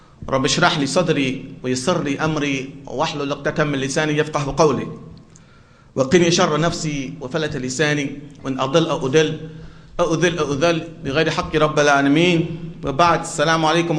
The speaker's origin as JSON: {"language": "English", "town": "Philadelphia", "region": "Pennsylvania", "country": "United States", "tie": "born or raised there", "said": "I grew up in Philadelphia, not the suburbs, the real Philadelphia."}